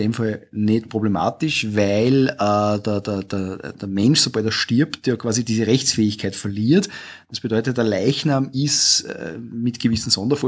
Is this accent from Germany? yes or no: no; Austria